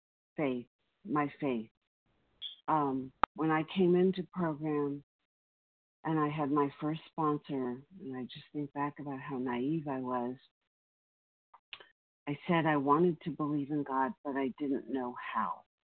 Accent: California, United States

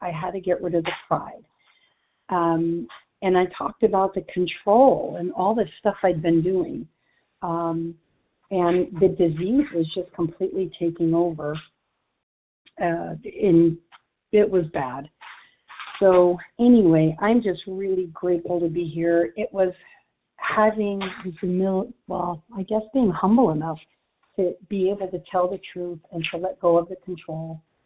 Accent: Arizona, United States; I am from Arizona, and I am really, really grateful to be here.

